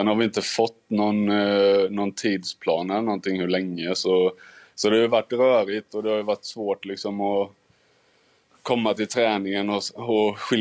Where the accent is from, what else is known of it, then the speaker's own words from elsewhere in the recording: Sweden; Nu har jag Nordfeldt här också som svensk också.